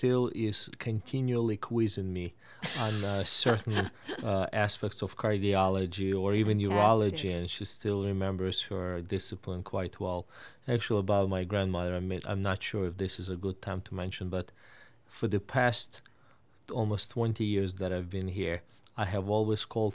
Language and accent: English; Kyiv, Ukraine; moved away as an adult; now in United States; I was born in Kyiv, which is the capital of the Ukraine. And I've lived there until I was almost 19 years old. I've immigrated to the United States in 1992, so that pretty much gives my age away. But I came to Albany as my first destination.